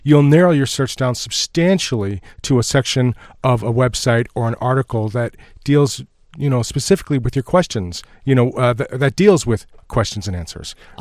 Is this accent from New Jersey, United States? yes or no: no; Michigan, United States; accent: Michigan; I know. It's just my Michigan accent.